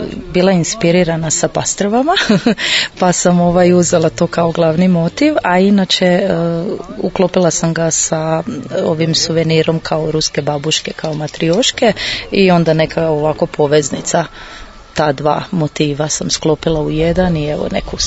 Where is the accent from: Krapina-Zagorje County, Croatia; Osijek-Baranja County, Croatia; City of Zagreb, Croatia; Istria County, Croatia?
Osijek-Baranja County, Croatia; Osijek; dolazim iz Osijeka.